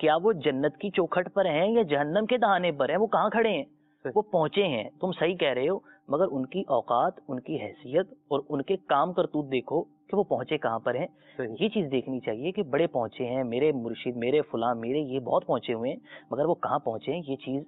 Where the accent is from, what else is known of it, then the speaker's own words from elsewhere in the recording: Punjab, Pakistan; میں پنجاب سے تعلق رکھتا ہوں تو کئی چیزیں نظر آتی ہیں